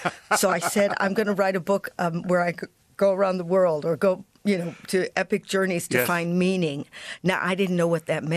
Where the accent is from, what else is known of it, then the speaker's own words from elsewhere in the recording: Evanston, Illinois, United States; I was locked in my house where I grew up in Evanston.